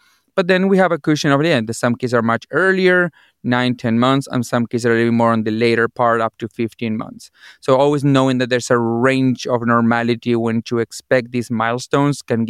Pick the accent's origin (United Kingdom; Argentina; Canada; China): Argentina; English is a second language; moved away as an adult; also born or lived in Chicago; now in Bourbonnais, United States; I was born and raised in Argentina. I did my medicine school back in Argentina as well. I've been in the U.S. for a little bit over 17 years.